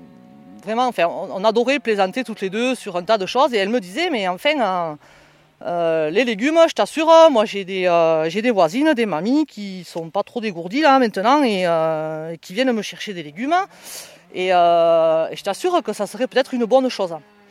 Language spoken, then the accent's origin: French; Occitanie, France; je suis issu d'une exploitation agricole du Nord Aveyron, donc de l'Aubrac.